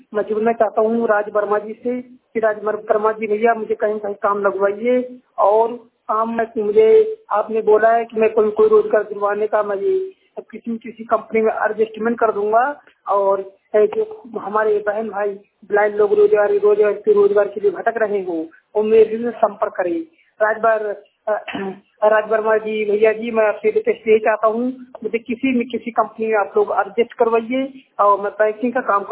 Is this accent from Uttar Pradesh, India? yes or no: yes; Bareilly, Uttar Pradesh, India; UP जिला बरेली का रहने वाला हूँ।